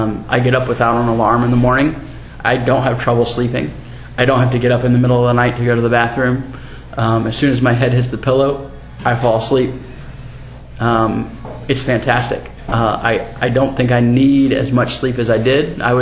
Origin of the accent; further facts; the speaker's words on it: the South, United States; I'm from the South, and you know, that's a staple of the diet.